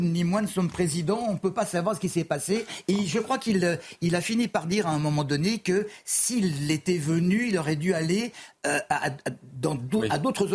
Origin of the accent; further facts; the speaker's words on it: France; On est français. On est français. Juif, juif français si vous voulez